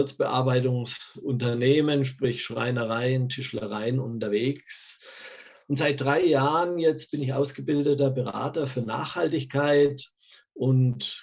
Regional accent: Bavaria, Germany; Ich komme hier aus dem Chiemgau in Südbayern

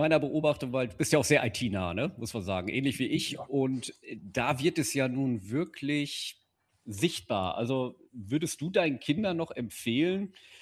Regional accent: Münster, North Rhine-Westphalia, Germany; wir kommen ja beide aus Münster

